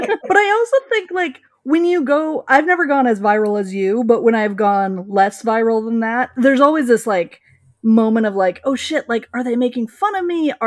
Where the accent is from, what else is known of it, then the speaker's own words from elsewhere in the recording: West Coast, United States; I grew up on the West Coast. I'm married to a New Englander.